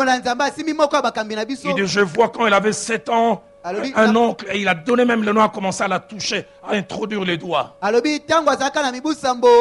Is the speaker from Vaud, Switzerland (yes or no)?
yes; Lausanne, Vaud, Switzerland; Dans le quartier où j'ai grandi à Lausanne